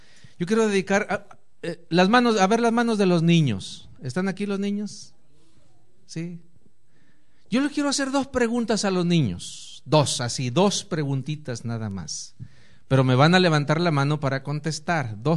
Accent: Nuevo León, Mexico; also born or lived in Chihuahua / Sonora; now in Tecate, Mexico; Venimos de Tecate, ¿cierto? Ahí estamos trabajando. Somos oriundos del estado de Nuevo León. Sin embargo, trabajamos casi 18 años en el estado de Chihuahua, el estado grande de México. Luego 9 años en Sonora, el segundo estado más grande del país, Sonora.

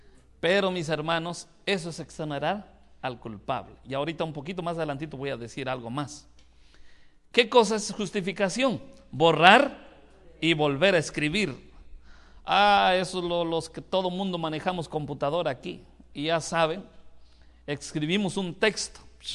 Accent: Chiapas, Mexico; Y entonces vengo de Chiapas

